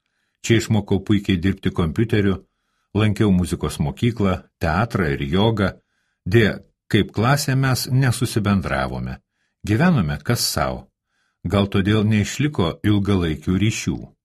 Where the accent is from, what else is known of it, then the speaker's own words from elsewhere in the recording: Panevėžys County, Lithuania; Juolab šis miestas yra netoli mano tėviškės.